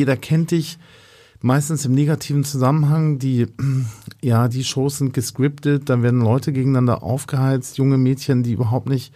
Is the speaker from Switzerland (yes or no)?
no; Italy; Ja, so 14 Espresso am Tag gehen bei mir als Italiener runter.